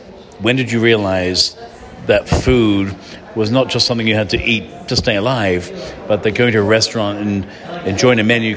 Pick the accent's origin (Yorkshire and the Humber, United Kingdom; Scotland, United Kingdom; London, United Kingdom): London, United Kingdom; My hometown where I was born.